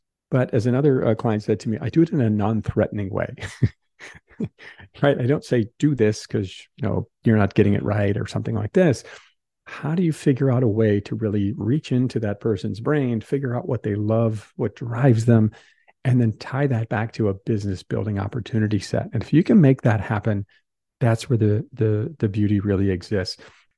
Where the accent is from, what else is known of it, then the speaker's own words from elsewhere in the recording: Midwest, United States; moved away as an adult; now in New York, United States; I grew up in the Midwest, moved out to New York, began a career